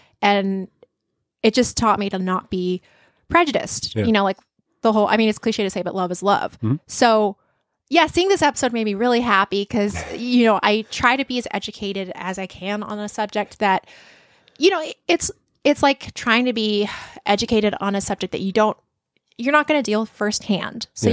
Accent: Idaho, United States; Like, I knew in my hometown, I knew of two closeted folks, and they stayed in the closet till they were out of Idaho and in college

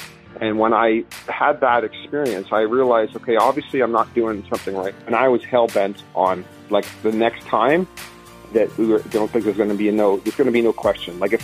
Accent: Oakville, Ontario, Canada; I grew up in Oakville, Ontario, and played soccer and football and basketball and all that sort of stuff.

